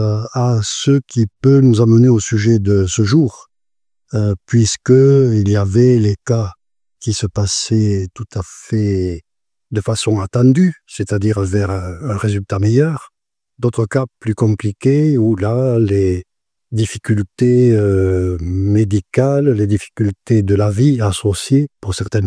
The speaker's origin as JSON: {"language": "French", "town": "Villemur-sur-Tarn", "region": "Occitanie", "country": "France", "tie": "born there", "said": "je suis né à Villemur-sur-Tarn, j'ai 82 ans"}